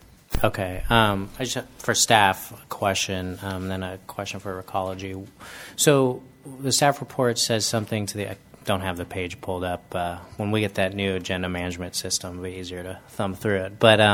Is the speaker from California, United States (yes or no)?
yes; Napa, California, United States; also born or lived in Bay Area; I grew up in Napa and lived in the Bay Area for a while after